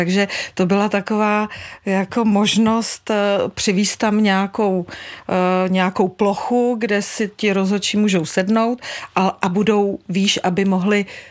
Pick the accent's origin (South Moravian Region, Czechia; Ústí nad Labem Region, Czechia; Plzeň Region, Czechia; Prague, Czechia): Ústí nad Labem Region, Czechia; Rumburk; v té je Rumburg, odkud pocházím z Rumburku